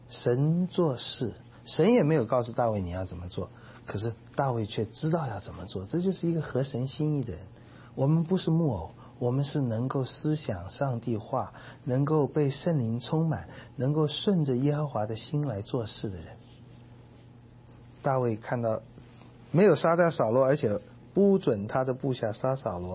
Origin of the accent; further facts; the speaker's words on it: China; 从我们中国人话来讲